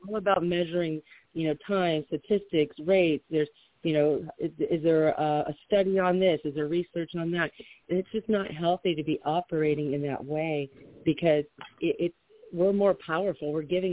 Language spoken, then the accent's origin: English; East Chicago, Indiana, United States; moved away as an adult; also born or lived in California; I was originally born and raised in East Chicago, Indiana. Lived out in California most of my entire adult life and some high school.